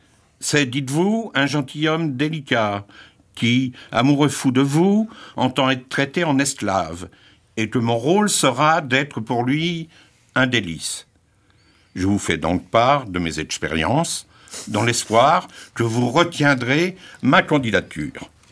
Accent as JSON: {"language": "French", "town": "Fouesnant", "region": "Brittany", "country": "France", "tie": "born there", "said": "Alors, je suis né à Fouesnant, dans le Finistère."}